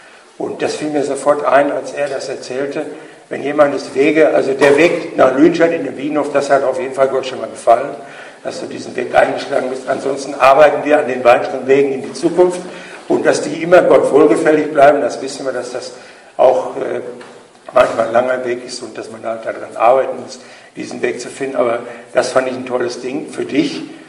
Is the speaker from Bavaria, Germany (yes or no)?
no; North Rhine-Westphalia, Germany; wir sind sehr relativ arm aufgewachsen, mein Bruder und ich, wir sind in Trekkinghausen aufgewachsen, das kennt ja sicher jeder, am Fuß der Fersentalsperre.